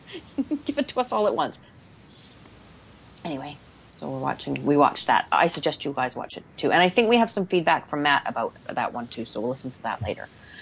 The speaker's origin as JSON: {"language": "English", "region": "England", "country": "United Kingdom", "said": "of course, I'm English"}